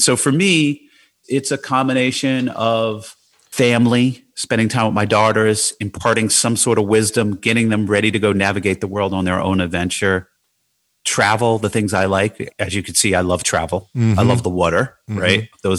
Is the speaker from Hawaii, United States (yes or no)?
no; Jersey City, New Jersey, United States; I just had this like growing up in Jersey City, like I won't live past 30, you know, Y2K.